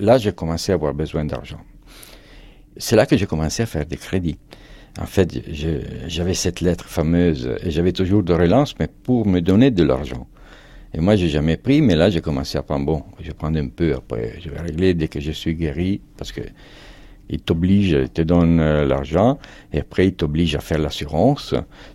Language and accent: French; Italy; born there; Je suis né en Italie, en fait.